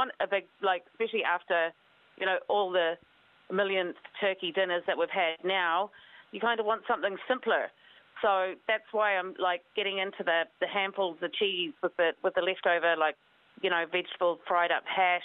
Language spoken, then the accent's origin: English; New Zealand; I'm clearly from New Zealand.